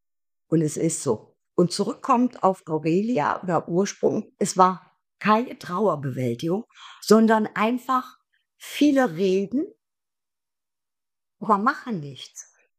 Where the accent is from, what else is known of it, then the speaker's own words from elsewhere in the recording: Rhineland, Germany; ich bin Rheinländerin, ich rede frei Schnüss.